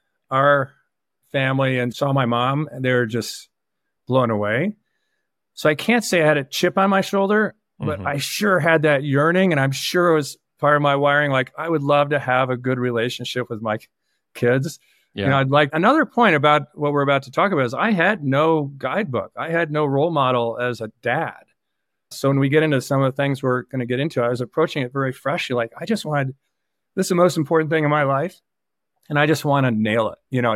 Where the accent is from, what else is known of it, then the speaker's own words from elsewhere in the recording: Indianapolis, Indiana, United States; So first of all, I grew up in Indianapolis and a single parent household.